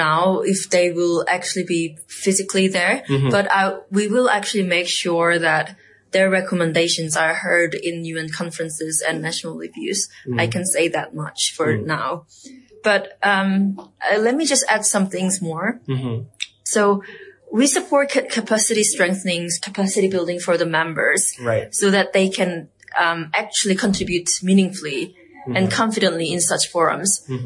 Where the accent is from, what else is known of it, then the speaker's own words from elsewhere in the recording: South Korea; English is a second language; now in Namibia; I'm from South Korea and I've been here for 10 months now.